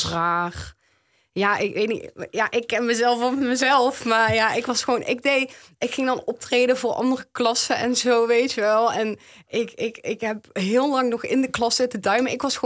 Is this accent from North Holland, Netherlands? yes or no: no; Reuver, Limburg, Netherlands; 24 jaar, ja. En ik ben eigenlijk opgegroeid in Reuven